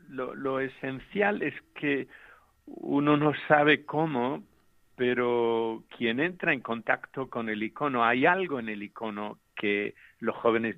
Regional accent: Almería, Andalusia, Spain; Sí, bueno, pero yo soy de Almería y en Almería está ya hace tiempo que funciona muy bien la producción hortícola

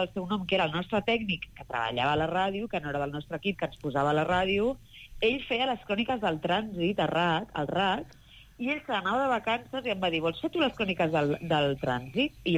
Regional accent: Barcelona, Catalonia, Spain; jo soc de Nou Barris

